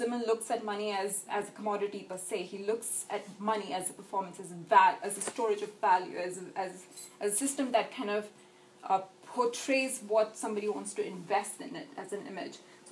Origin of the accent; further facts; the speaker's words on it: India; because I'm an Indian, Indians are quite judgmental